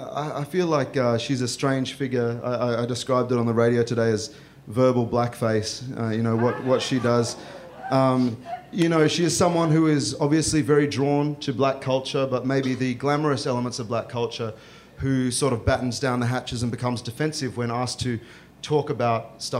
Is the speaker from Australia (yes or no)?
yes; Australia; accent: Australian; I spoke in my real Australian accent, mate, you know?